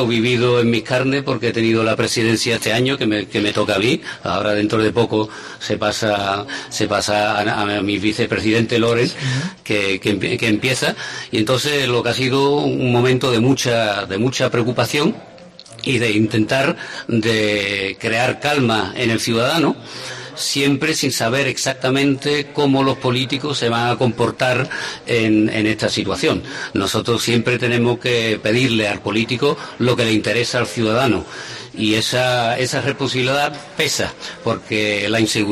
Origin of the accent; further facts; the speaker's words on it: Gibraltar; Bueno, yo soy de Gibraltar